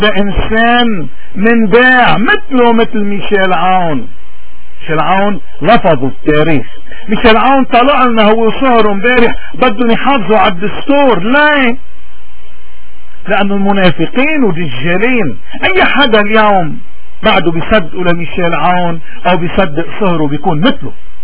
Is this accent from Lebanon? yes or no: yes; Lebanon; نحن كلبنانيين